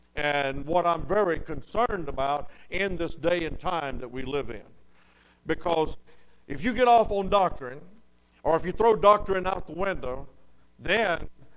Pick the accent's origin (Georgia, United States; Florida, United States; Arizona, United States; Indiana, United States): Florida, United States; Pensacola; And we're from Pensacola, Florida. We come out of Seminole Baptist Church in Seminole, Alabama, right across the line there of Florida and Alabama.